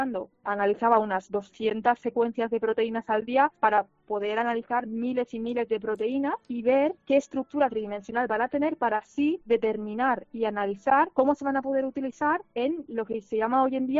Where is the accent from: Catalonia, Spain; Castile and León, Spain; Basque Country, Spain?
Catalonia, Spain; Tarragona; also born or lived in Barcelona; empezando por la ciudad de donde vengo, Tarragona